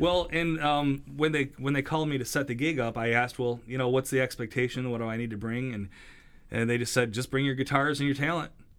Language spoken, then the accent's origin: English; Trenton, New Jersey, United States; Yeah, it's a local bar, city I grew up in Trenton